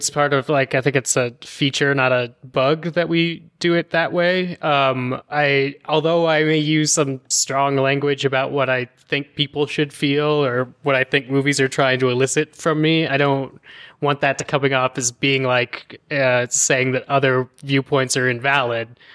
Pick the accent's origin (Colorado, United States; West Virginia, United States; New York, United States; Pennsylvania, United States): Colorado, United States; my Casablanca views have to do with growing up in Colorado.